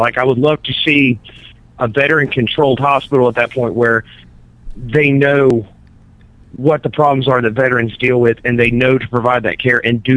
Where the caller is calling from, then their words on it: North Carolina, United States; I'm calling from North Carolina.